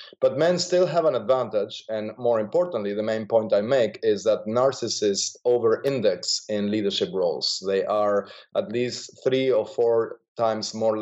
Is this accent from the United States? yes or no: no; Argentina; I grew up in Argentina